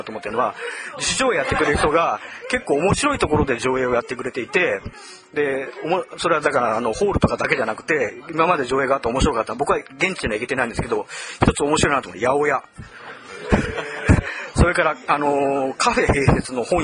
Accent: Okayama, Japan; 1月18日に僕の出身の岡山県で、

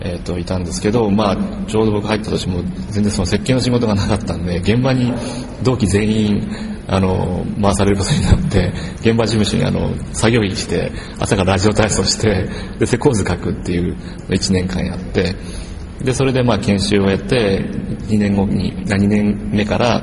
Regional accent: Fukui, Japan; 僕はですね、高校は福井の出身なんですけど、福井の、進学校で

